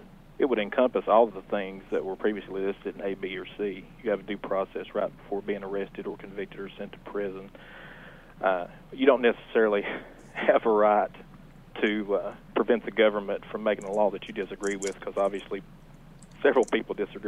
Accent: Kingsport, Tennessee, United States; Kingsport, Tennessee.

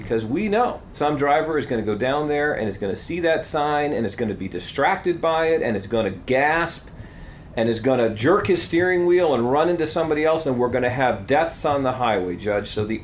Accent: Detroit, Michigan, United States; Years ago in Detroit, my hometown, on the highway, I-94 leading from the highway, there was this huge billboard

